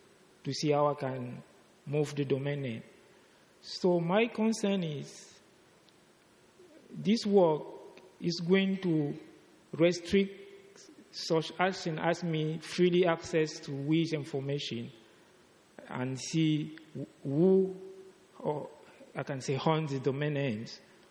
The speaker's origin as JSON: {"language": "English", "country": "Cameroon", "said": "I'm from Cameroon."}